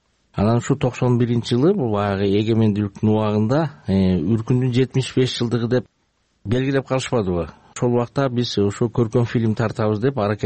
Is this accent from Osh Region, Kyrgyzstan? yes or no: no; Kochkor, Naryn Region, Kyrgyzstan; Мага бул тема бала кезимден эле тааныш. Ошо кочкор жеринде чоңоюп өстүм.